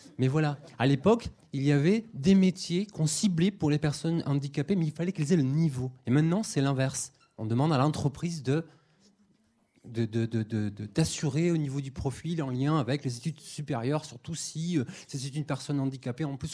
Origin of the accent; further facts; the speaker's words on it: Nouvelle-Aquitaine, France; moi, je suis de Lot-et-Garonne, je suis arrivé à Limoges pour faire mes études.